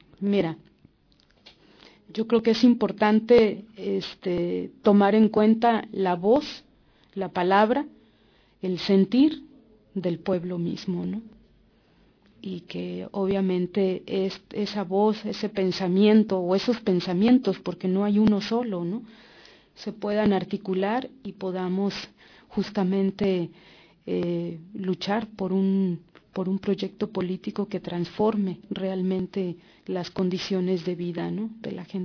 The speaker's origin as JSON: {"language": "Spanish", "country": "Mexico", "said": "Allá en mi país, por ejemplo, cuando se dio la Asamblea Popular de los Pueblos de Oaxaca, ese movimiento tan fuerte de resistencia que hubo"}